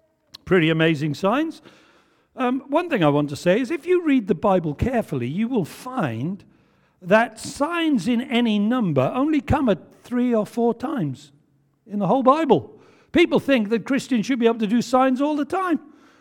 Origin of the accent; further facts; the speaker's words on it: Wales, United Kingdom; but I am Welsh, so you'll forgive me, won't you?